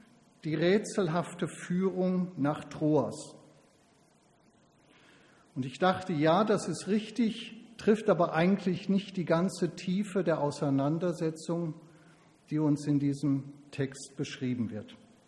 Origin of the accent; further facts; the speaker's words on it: North Rhine-Westphalia, Germany; Ich bin ja im Ruhrgebiet groß geworden. Das ist eine Ecke, wo man gerne mal so lockere, lustige Sprüche von sich gibt.